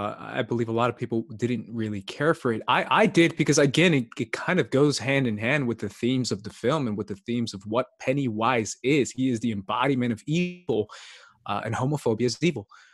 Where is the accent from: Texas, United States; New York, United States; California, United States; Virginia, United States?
Texas, United States; also born or lived in Arizona; I grew up in the South. I mean, I grew up in Texas and Arizona, so I know a lot of people who really did have these thoughts